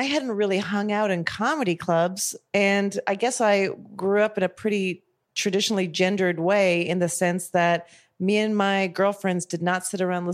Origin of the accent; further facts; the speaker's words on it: Calgary, Alberta, Canada; I grew up in Calgary.